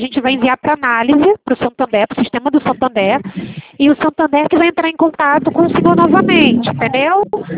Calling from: Rio de Janeiro, Brazil; Eu falo do Rio de Janeiro, falando do Brasil inteiro.

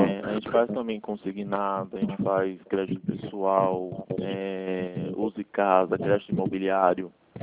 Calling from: Franco da Rocha, São Paulo, Brazil; DDD 11, São Paulo, a gente é de São Paulo também, aqui de Franco, tá? Franco da Rocha, perto de Jundiaí.

